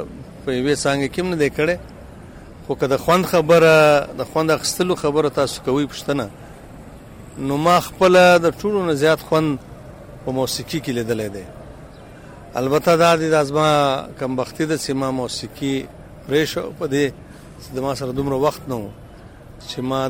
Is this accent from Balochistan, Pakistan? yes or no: yes; Quetta, Balochistan, Pakistan; also born or lived in Pishin; زه مسجد پښین یو، خو موږ په کوټه کې اوسو. زما ټوله تعلیم زوکړه چې دا په کوټه کې سوی ده او تعلیم مو ټوله په کوټه کې حاصل کړی دی، د یونیورسټي پورې.